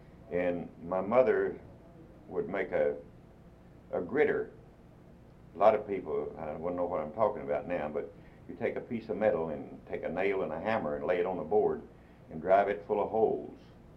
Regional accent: Straw, Kentucky, United States; Here in Edmondson County. Back at that time, our post office was Straw, Kentucky, S-T-R-A-W. And that's where I grew up to be a young man, in the forks of Nolin and Green River, about 12 or 14 miles north of Brownsville.

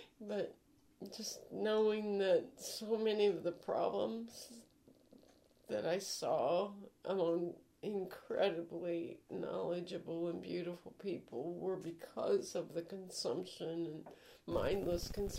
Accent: Iowa, United States; also born or lived in Boston / Guatemala; you know, I'd lived up north, you know, I grew up in Iowa, it was very cold in Boston

